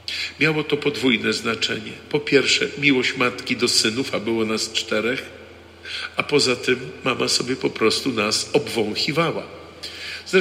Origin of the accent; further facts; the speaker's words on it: Warsaw, Masovian Voivodeship, Poland; wychowywałem się na Pradze, nad samą Wisłą, przy moście Śląsko-Dąbrowskim, blisko Parku Praskiego. Zoo niedaleko, to moje rejony dzieciństwa.